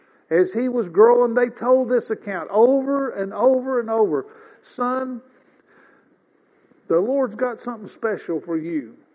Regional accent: Missouri, United States; I understand Manoah. I'm from Missouri. I'm a native Missourian.

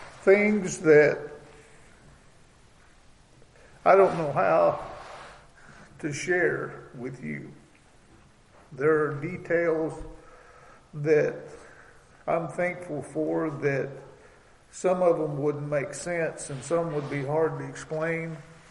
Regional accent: Webb City, Missouri, United States; All right. … from Webb City, Missouri.

